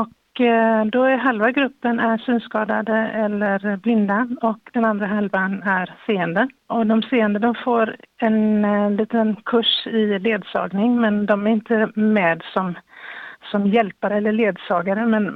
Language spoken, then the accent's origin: Swedish; Gothenburg, Västra Götaland County, Sweden; moved away as an adult; now in Copenhagen, Denmark; jag bor i Köpenhamn sedan 20 år. Men eftersom jag kommer från Sverige, från Göteborg från början